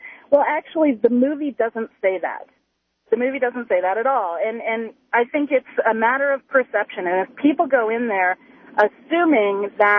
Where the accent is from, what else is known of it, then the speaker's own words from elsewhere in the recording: West Coast, United States; now in Colorado, United States; I'm actually not originally from Colorado, I'm from the West Coast